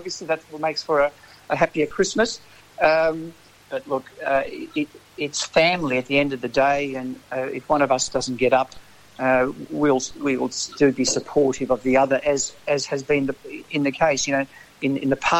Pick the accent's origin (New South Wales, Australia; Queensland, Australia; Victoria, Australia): Victoria, Australia; Geelong; I've always lived in what's described now as Brownville. I was born and bred in Bell Park, Bellpost Hill. Did all my my schooling at Holy Family and North Geelong High in Separation Street. And then when we married, my wife and I, Paula, we moved to Bellpost Hill as well